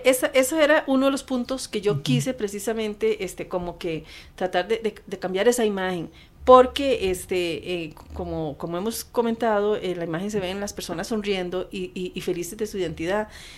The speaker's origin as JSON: {"language": "Spanish", "country": "Costa Rica", "said": "nos han negado a nosotros como costarricenses el conocer de su cultura"}